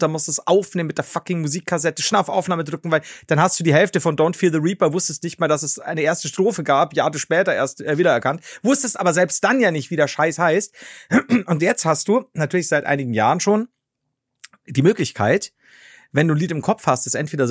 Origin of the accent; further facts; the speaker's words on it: Bavaria, Germany; mein Leben als Oberpfälzer Krüppel